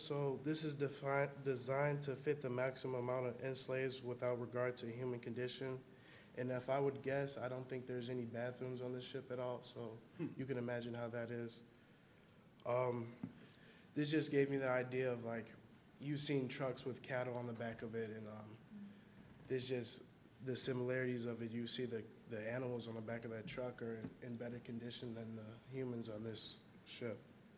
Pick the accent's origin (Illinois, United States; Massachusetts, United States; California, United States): Illinois, United States; Chicago; I'm from Chicago, Illinois.